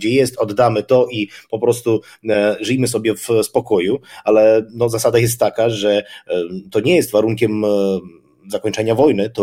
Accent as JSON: {"language": "Polish", "region": "Zaporizhzhia Oblast", "country": "Ukraine", "said": "No ja pochodzę też z jednego z takich terenów teraz okupowanych, to jest obwód zaporowski, mała wioska w okolicach Enerhodara."}